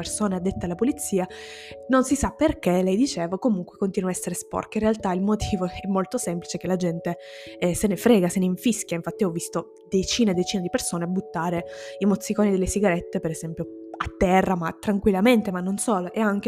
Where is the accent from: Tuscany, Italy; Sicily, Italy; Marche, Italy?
Sicily, Italy; Da persona del sud, da siciliana, sinceramente questo discorso mi fa molto piacere.